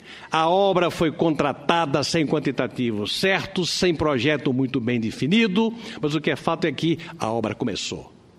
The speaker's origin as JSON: {"language": "Portuguese", "region": "Rio Grande do Norte", "country": "Brazil", "said": "Porque eu sei que a concorrência foi feita para o eixo norte, que é o que vai interessar em muito ao meu Rio Grande do Norte"}